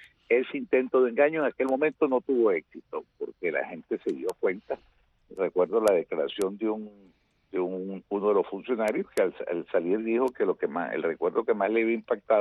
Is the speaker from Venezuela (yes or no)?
yes; Venezuela; la Asamblea Nacional, que es el único órgano legítimo que hay en mi país, elegido por el pueblo de Venezuela